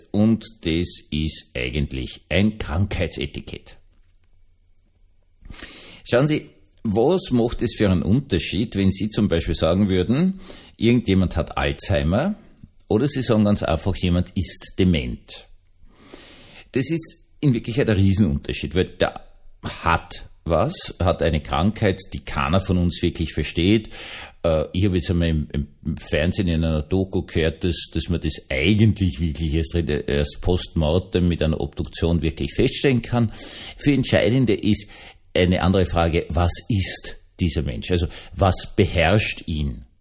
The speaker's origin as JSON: {"language": "German", "region": "Vienna", "country": "Austria", "said": "ich bin Wiener, also ich sage natürlich in Wirklichkeit Pickerl"}